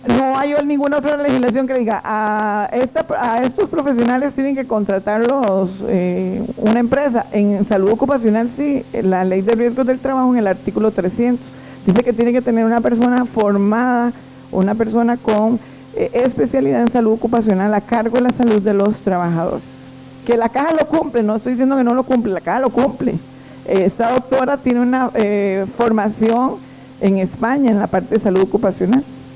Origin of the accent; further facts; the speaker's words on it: Alajuela, Costa Rica; Porque yo soy de Alajuela y en Alajuela no hay encargado de salud ocupacional